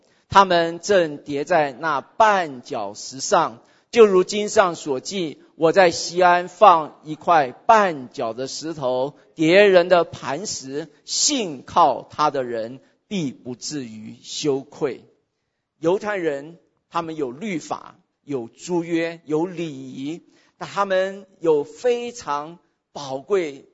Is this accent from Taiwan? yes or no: no; China; now in United States; 我们中国人有时候也有很深的骄傲哈。我们来到美国不管多少年了啊